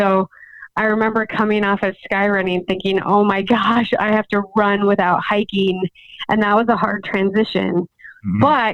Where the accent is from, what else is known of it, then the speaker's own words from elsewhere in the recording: Minnesota, United States; I grew up in Minnesota on a state park where my coach did an awesome job of just instilling the adventure side of running.